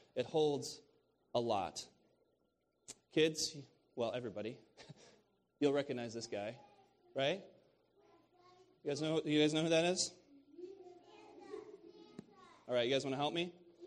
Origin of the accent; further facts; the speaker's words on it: Illinois, United States; I'm from Illinois, and I'm sort of a transport into Michigan.